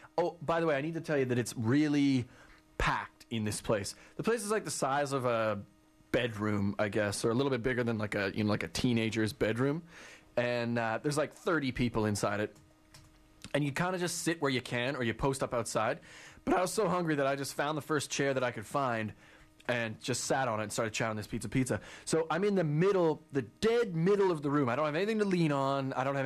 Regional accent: Calgary, Alberta, Canada; I grew up in Calgary, and so, like, there's not that much to do.

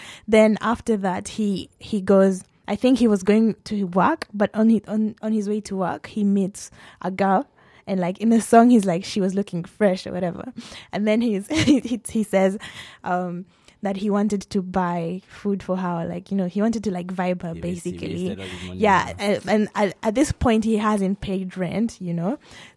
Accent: Kenya; Oh my gosh, this is actually embarrassing for me being a Kenyan.

